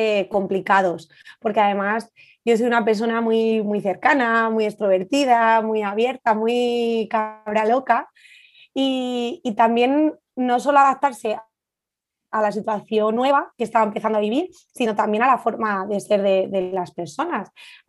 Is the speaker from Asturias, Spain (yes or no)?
no; Madrid, Community of Madrid, Spain; now in Castellón de la Plana, Spain; Bueno, yo soy de Madrid.